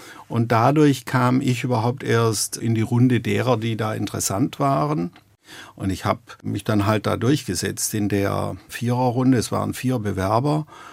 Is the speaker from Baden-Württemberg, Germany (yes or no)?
yes; Konstanz, Baden-Württemberg, Germany; naja, ich komme jetzt aus Konstanz, also hinter den sieben Bergen.